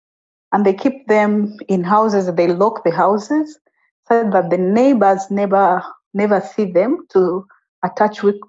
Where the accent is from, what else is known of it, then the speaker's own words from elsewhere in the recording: Uganda; definitely the place where to raise my son was my home country, and that was Uganda.